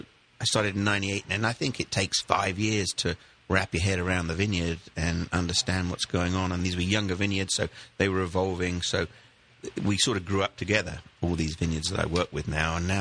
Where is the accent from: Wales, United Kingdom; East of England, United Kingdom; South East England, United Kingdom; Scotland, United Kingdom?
South East England, United Kingdom; Dover; At southeast corner place. I was born in Dover.